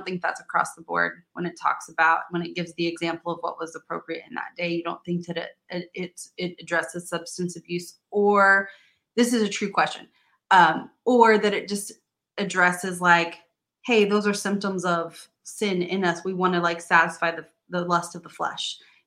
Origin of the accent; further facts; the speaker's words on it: Missouri, United States; Yeah, I come from Missouri in South.